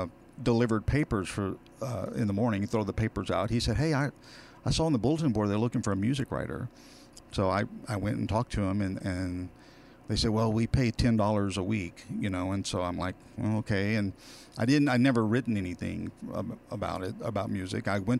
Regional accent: Victoria, British Columbia, Canada; I grew up in Victoria, so I have a lot of friends and family that live out of town

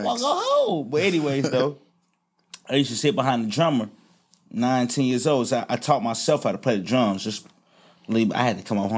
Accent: Louisville, Kentucky, United States; also born or lived in Lakeland; Shit, I was born in Lakeland, Florida, you feel me? Raised in Louisville, Kentucky, man.

